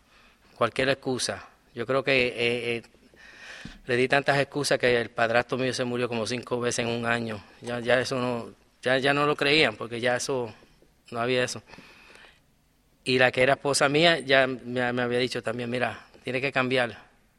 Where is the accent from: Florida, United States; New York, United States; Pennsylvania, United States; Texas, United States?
New York, United States; yo me crié en Nueva York. Y entonces me mudé porque ya las cosas en Nueva York se estaban poniendo malísimas.